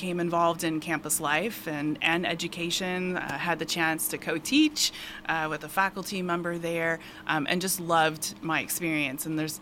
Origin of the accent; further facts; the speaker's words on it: Normal, Illinois, United States; also born or lived in Chicago / Indianapolis; I was born in Normal, Illinois, so central portion of the state, not too far away. And that's where I spent my younger years, but then also had the opportunities I was growing up to live just outside of Chicago for a little while, over by Indianapolis, Indiana